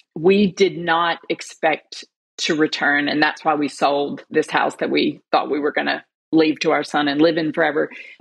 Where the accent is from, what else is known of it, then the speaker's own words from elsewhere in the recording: United States; As an American, what I mean by that is a deeply stable, situated, well-connected life with purpose and meaning